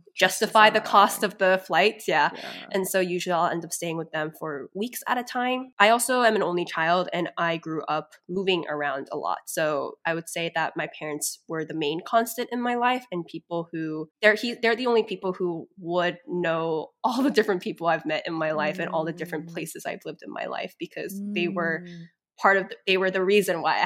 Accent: United States; My parents live in Korea, and that's not necessarily where I grew up. I grew up mainly in the States. They moved to Asia once I started college.

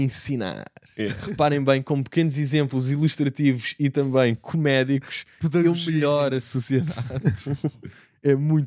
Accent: Portugal; Eu ensino em português, não é? DIY. Eu sou português.

